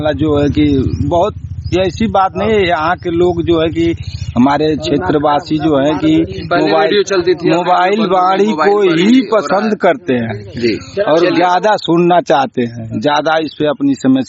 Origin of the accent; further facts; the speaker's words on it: Damodarpur, Uttar Pradesh, India; दामोदरपुर का रहने वाला हूँ।